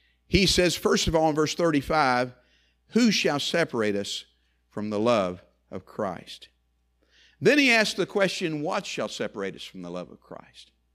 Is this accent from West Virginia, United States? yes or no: yes; West Virginia, United States; I'm from West Virginia. I like those big words. I reckon.